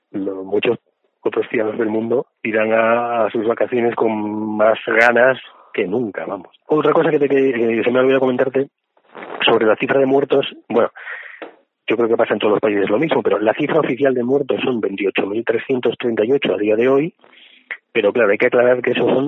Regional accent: Asturias, Spain; now in Madrid, Spain; Yo, por ejemplo, que soy de Asturias, hasta mañana no voy a volver después de 4 meses.

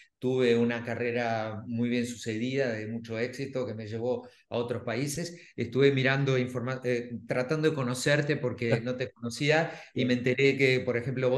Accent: Uruguay; Los uruguayos somos renacentistas, hacemos de todo, tenemos varias carreras. Bueno, yo estudié arquitectura, me gradué en la EMAD, trabajé en la Comedia Nacional, gané una beca y me fui a estudiar a Londres

